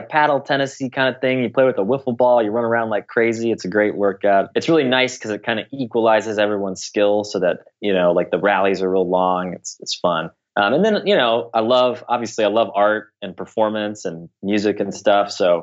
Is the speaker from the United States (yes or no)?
yes; Kansas City, Missouri, United States; I mean, I think I'm a New Yorker, really. I grew up in Kansas City